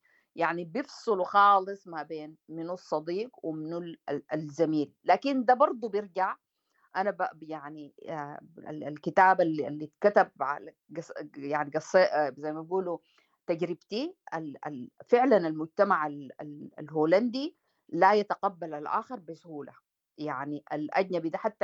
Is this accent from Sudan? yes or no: yes; Sudan; يعني في أنا وإنك طبيبين ثلاثة قعدنا يعني واصلنا يعني نعم. كسودانيين